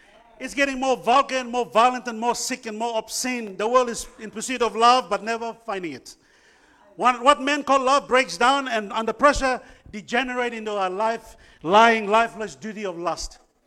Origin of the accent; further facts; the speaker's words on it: Papua New Guinea; I came from Papua New Guinea out of the fire of God.